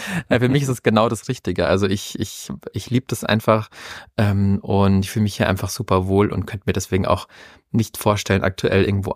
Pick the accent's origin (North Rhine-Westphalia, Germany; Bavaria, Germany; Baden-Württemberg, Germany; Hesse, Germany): Bavaria, Germany; Wolfratshausen; Also ich komme ja selber aus dem Süden von München, aus der Wolfratshauser Ecke. Und allein da haben wir natürlich den Starnberger See. Da bin ich quasi groß geworden.